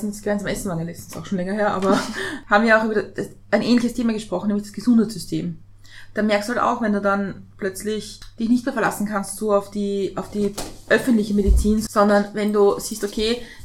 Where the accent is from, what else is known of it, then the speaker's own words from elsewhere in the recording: Austria; das macht uns als Österreicher aus.